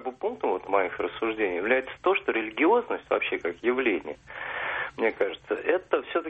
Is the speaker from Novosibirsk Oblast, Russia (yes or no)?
no; Moscow, Russia; я из Москвы.